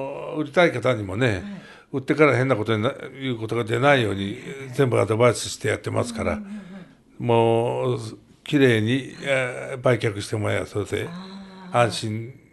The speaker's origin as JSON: {"language": "Japanese", "town": "Seto", "region": "Aichi", "country": "Japan", "tie": "born or raised there", "said": "私は瀬戸で生まれ育ってますから、うん、こんなにいいとこないと思うし"}